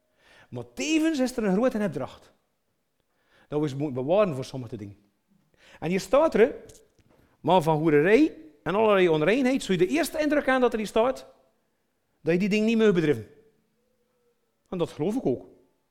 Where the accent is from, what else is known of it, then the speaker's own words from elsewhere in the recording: Flanders, Belgium; weet je dat als mensen als Vlaming zien, zeggen we, hij sprake van, hè, jong?